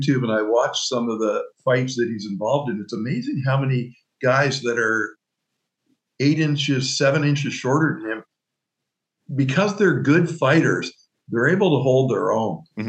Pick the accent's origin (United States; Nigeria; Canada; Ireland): Canada; Burlington, Ontario; It was what I was raised on as a kid growing up in Burlington.